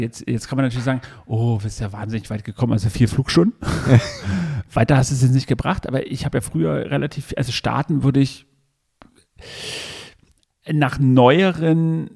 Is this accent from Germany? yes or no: no; China; also ich bin in China aufgewachsen